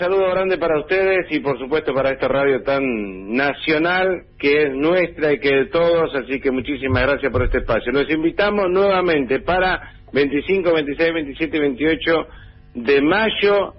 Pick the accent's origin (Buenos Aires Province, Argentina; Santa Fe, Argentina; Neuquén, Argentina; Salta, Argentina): Buenos Aires Province, Argentina; yo nací y me crié en los Montes del Tordillo, Partido Dolores, Provincia de Buenos Aires, me crié en el campo escuchando programas de radio folclóricos